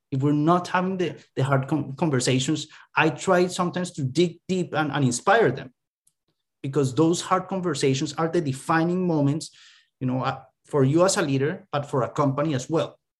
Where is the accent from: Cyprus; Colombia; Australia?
Colombia; now in United States; So yeah, I'm from Colombia and moving to the US.